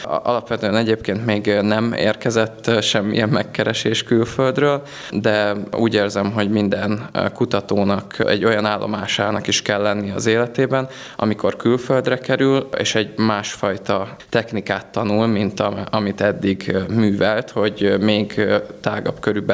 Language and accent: Hungarian; Budapest, Hungary; born there; Én budapesti születésű vagyok